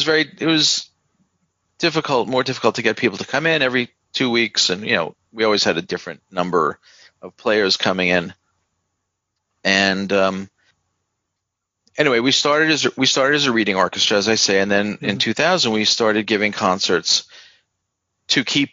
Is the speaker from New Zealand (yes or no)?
no; New York, United States; I grew up in New York